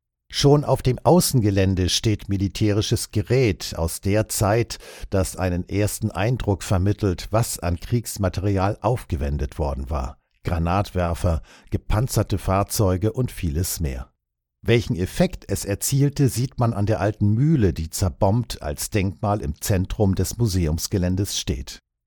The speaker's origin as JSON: {"language": "German", "country": "Germany", "lives_now": "Russia", "said": "Aber mein Deutschsein wurde noch nie mit Faschismus gleichgesetzt"}